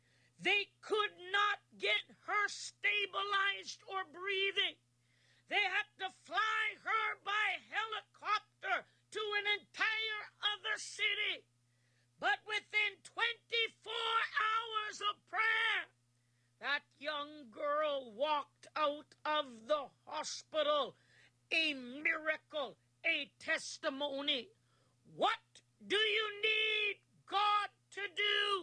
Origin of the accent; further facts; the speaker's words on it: Canada; I am the Canadian prophetess … been in the ministry over 30 years